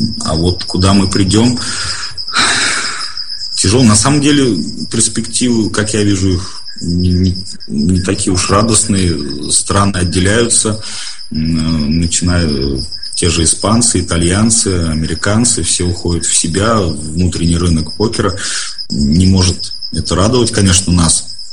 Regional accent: Moscow, Russia; Да, я родился в Москве, жил в ней и, надеюсь, вернусь туда и буду жить тоже когда-то там.

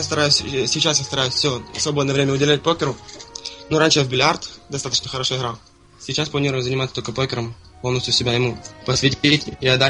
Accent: Kherson, Kherson Oblast, Ukraine; Я сам из Херсона.

